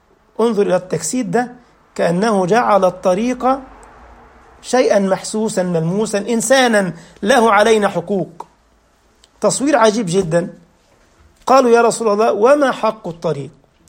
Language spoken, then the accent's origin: Arabic; Egypt; now in Germany; انا من مصر، يعرفني منين؟